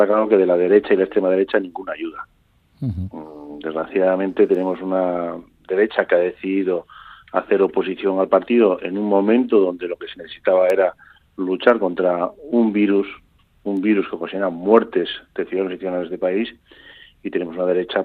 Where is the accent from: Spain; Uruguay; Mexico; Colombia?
Spain; Navarre; A mí como navarro no me incomoda.